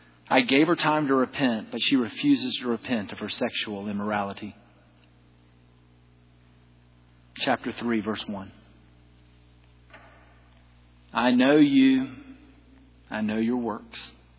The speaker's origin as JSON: {"language": "English", "region": "South Carolina", "country": "United States", "said": "I'm from South Carolina. I pull the southern thing off a little better than he does."}